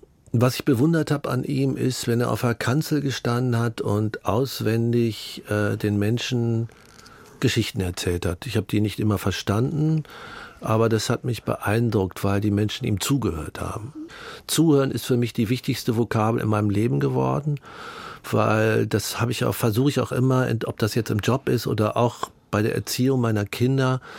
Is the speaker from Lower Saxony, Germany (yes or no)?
no; Hagen, North Rhine-Westphalia, Germany; Und bei mir war es so, ich bin in Hagen auch groß geworden. Wir sind oft umgezogen.